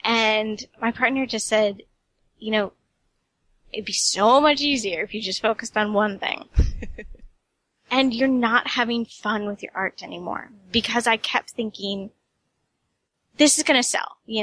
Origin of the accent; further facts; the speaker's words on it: United States; For growing up in America, you know, I didn't have cable growing up, so I have a very British sense of humor.